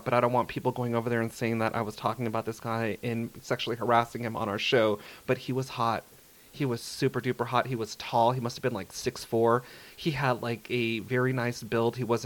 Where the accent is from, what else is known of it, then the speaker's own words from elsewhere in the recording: Simi Valley, California, United States; also born or lived in Pacoima; I mean, that's where I grew up. I mean, I was raised in Simi, but my heart was, I mean, I'm from the Valley.